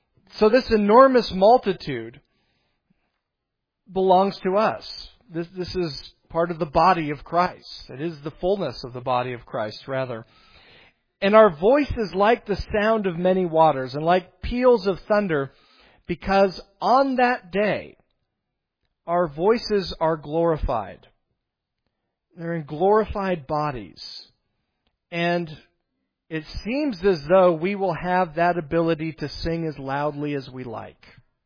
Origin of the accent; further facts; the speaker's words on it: Montana, United States; just because we're from Montana and you don't hear the ocean.